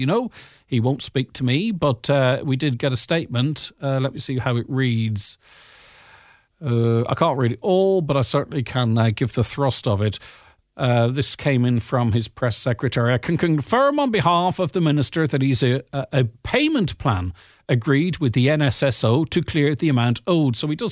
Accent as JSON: {"language": "English", "region": "London", "country": "United Kingdom", "tie": "born there", "said": "I'm London Irish born."}